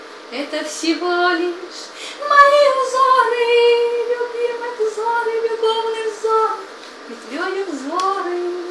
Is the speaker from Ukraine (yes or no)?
no; Yerevan, Armenia; also born or lived in Stepanakert; Я родилась в Степанакерте, хотя жила в Ереване.